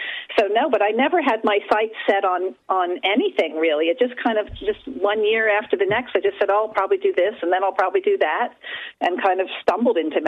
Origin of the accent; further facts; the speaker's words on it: New Jersey, United States; I'm just an American who grew up just in New Jersey, basically, in southern Jersey, in farmland